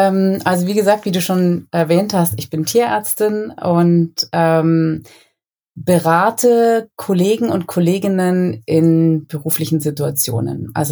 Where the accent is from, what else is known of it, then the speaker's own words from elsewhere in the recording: Munich, Bavaria, Germany; Ich bin ja auch ein Münchner Kindl.